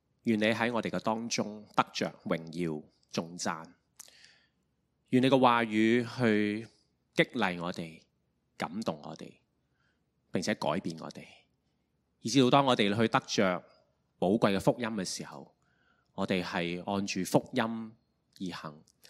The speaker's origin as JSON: {"language": "Cantonese", "country": "Hong Kong", "tie": "born there", "said": "咁佢本身係農民嚟嘅，即係佢細個嘅時候係耕田，但係嚟到香港之後咧，就我喺香港出世啦。咁所以原來呢個身份叫農民工第二代。咁咧細個嘅時候我阿嫲咧就都同我講廣東話嘅，但係佢係客家人嚟嘅，所以咧我就識聽少少"}